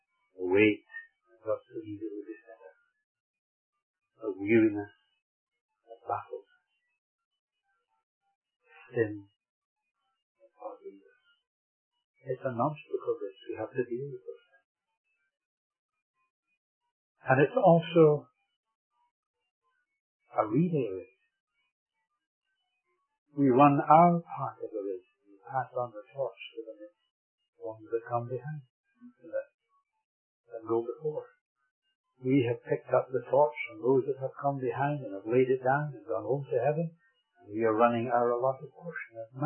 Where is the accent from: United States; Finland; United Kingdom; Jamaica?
United Kingdom; Scotland; Being a Scot, I suppose, we arranged a means whereby they would get pocket money.